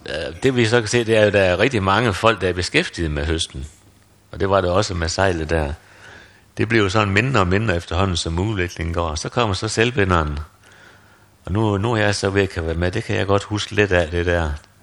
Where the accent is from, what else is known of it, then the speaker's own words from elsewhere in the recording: North Denmark Region, Denmark; Jamen, jeg er spændt på, om den hedder det samme, som den gør i Thy, hvor jeg stammer fra.